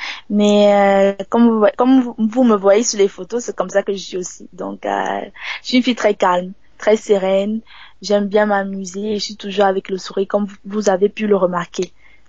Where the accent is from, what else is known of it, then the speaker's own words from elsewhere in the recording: Cameroon; Le Cameroun est dans moi. Je suis camerounaise et le Cameroun est avec moi là, partout où je vais.